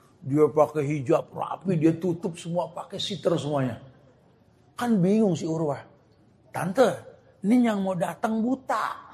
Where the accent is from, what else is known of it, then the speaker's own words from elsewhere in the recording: Jakarta, Indonesia; Saya kan gede di selatan, di daerah Kebayoran sana kan ya.